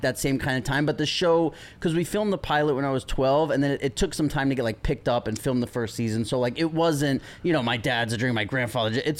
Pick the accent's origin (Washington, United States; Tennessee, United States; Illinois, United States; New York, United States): New York, United States; New York City; And I'm like, I grew up in New York City.